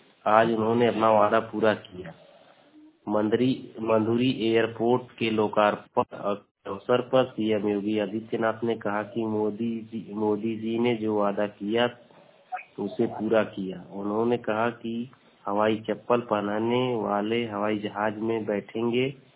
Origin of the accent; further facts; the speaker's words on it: Azamgarh, Uttar Pradesh, India; मैं आजमगढ़ का निवासी हूँ।